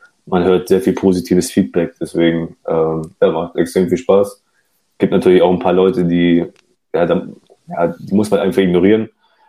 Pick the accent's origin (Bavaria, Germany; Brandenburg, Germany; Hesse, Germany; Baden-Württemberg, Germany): Bavaria, Germany; Munich; weil ich komme nicht aus der Region Sinsheim oder Heidelberg etc., weil ich komme aus Bayern beziehungsweise exakt aus München.